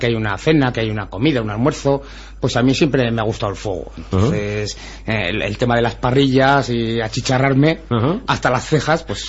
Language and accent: Spanish; Pamplona, Navarre, Spain; now in Tudela, Spain; yo soy de Pamplona, yo nací en Pamplona, pero por circunstancias, pues hace unos años me vine a vivir aquí a Tudela.